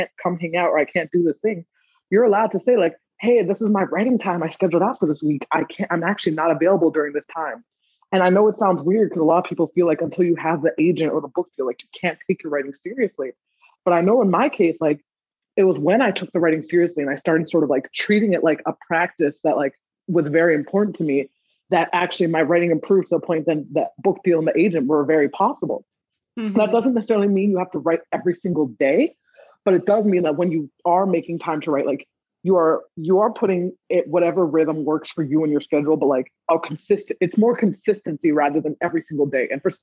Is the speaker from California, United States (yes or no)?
no; Maryland, United States; And I grew up in Maryland, so I get to take lots of pot shots in my hometown